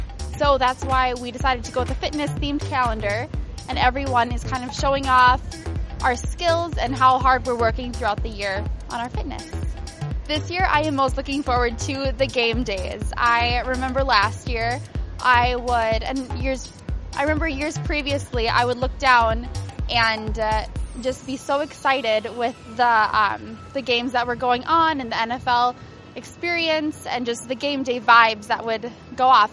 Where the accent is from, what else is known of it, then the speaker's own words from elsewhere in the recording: Forest Lake, Minnesota, United States; I'm from Forest Lake, and this is my rookie year.